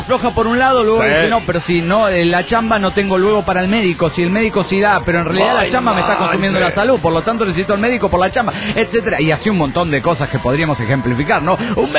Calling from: Mexico City, Mexico; del DF mexicano.

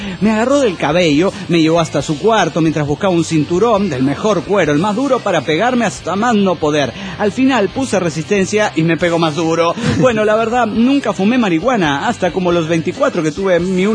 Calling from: Hermosillo, Sonora, Mexico; de Hermosillo, Sonora, México.

